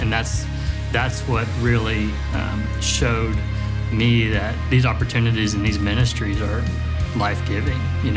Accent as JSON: {"language": "English", "region": "Texas", "country": "United States", "lives_now": "Oklahoma", "said": "I am from West Texas. growing up, always went to church, went to youth groups, went to Sunday schools, ended up going to OU. That's what brought me to Oklahoma."}